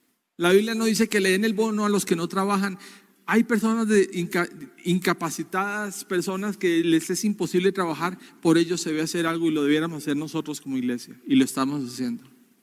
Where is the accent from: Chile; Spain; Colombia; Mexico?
Colombia; en mi país, en Colombia